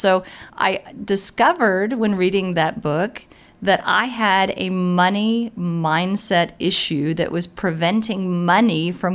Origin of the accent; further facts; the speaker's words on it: United States; now in Germany; as an American woman living in Germany